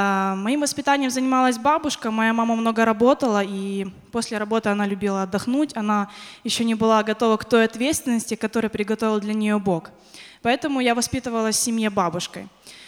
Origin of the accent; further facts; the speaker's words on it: Lutsk, Volyn Oblast, Ukraine; also born or lived in Saint Petersburg, Russia; Я родилась в Санкт-Петербурге, поскольку там училась моя мама, и там же она познакомилась с моим отцом. После этого мы переехали в Луцк, на Украину, но без отца.